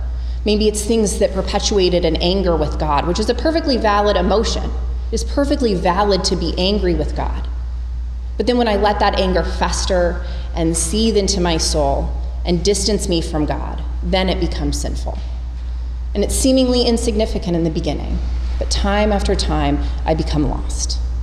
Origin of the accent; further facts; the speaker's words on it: Colorado, United States; I grew up in Colorado, where I was a big avid hiker.